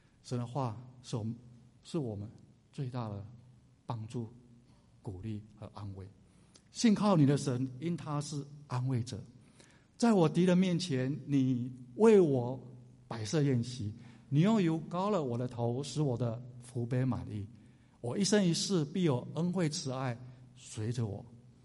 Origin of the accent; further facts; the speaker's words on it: Taiwan; moved away as an adult; now in Dallas, United States; 那对我在台湾成长的时候呢，到达拉斯啊非常的合适，因为我没有这个碰过下雪那么样的寒冷啊。